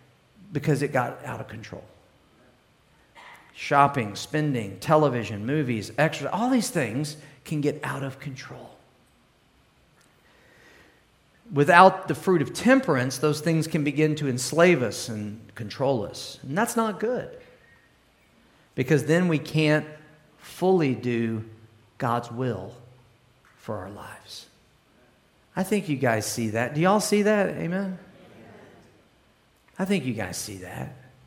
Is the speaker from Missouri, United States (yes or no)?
yes; Cape Girardeau, Missouri, United States; And this is a picture of my hometown, actually, Cape Girardeau, Missouri.